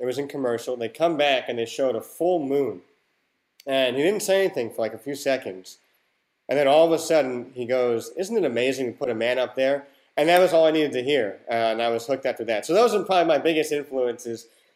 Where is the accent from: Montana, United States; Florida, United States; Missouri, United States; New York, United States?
New York, United States; also born or lived in New Jersey; But growing up in New York and New Jersey, I really couldn't listen to him at all